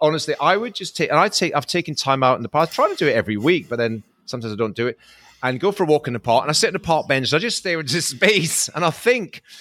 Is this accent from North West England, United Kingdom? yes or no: no; Scotland, United Kingdom; I've always, you know, come from humble roots. I come from Scotland.